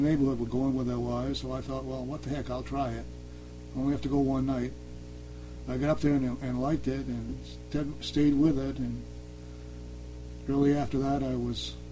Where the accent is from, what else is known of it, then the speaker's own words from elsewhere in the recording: East Millinocket, Maine, United States; born there; I was born in East Millinocket, Maine in 1938, right in the middle of the early part of World War II.